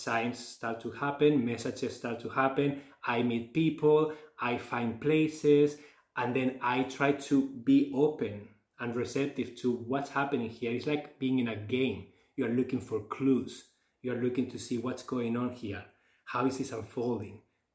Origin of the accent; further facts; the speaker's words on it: Barcelona, Catalonia, Spain; moved away as an adult; also born or lived in Canada; I'm new to the city. I am from Barcelona, but lived in Canada for 10 years.